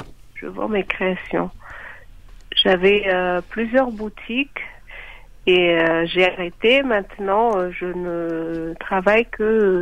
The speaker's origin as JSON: {"language": "French", "town": "Antananarivo", "region": "Analamanga", "country": "Madagascar", "moved": "as an adult", "lives_now": "France", "said": "Je suis originaire de Madagascar, d'Antananarivo, la capitale de Madagascar. Puis je suis arrivée en France en 98 pour faire mes études de stylisme modélisme à Bellecour, Lyon."}